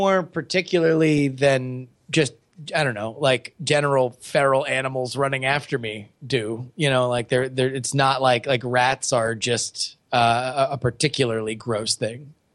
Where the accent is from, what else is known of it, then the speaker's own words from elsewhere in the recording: Florida, United States; within like a minute and a half walking distance from where I grew up in South Florida.